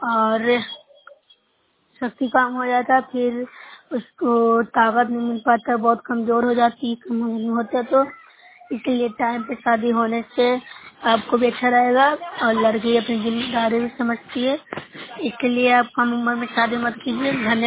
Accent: Bihar, India; मैं नौसा ब्लॉक से हूँ, जिला नालंदा की निवासी हूँ।

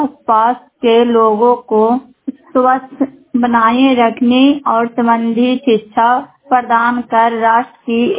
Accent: Pakheda, India; पखेड़ा ग्राम धनारो block के रहने वाली हूँ।

